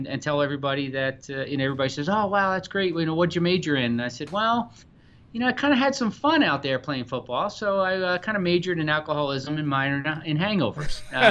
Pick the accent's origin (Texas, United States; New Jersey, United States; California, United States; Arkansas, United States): New Jersey, United States; also born or lived in Iowa; You know, Doug, I'm originally from New Jersey, so I'm a Jersey boy, East Coast boy, and went to college out in Iowa.